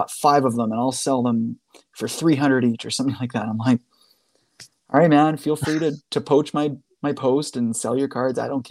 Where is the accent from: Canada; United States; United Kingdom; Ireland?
Canada; I'm speaking U.S. dollars, even though I'm Canadian.